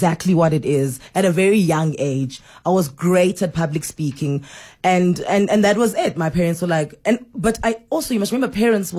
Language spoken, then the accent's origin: English; South Africa; So Grant and I were like, we are the South African Ant and Dick.